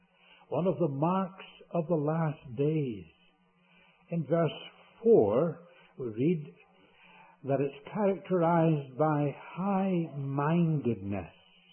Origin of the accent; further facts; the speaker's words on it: Scotland, United Kingdom; being a Scot